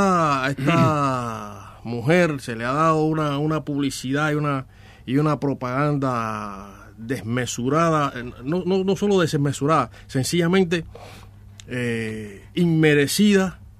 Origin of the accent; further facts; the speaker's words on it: Cuba; como cubano y como cubano que soy de la revolución